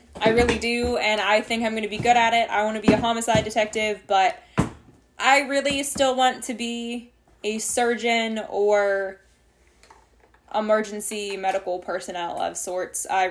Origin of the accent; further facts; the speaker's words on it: Wheeling, West Virginia, United States; born there; Wheeling, West Virginia.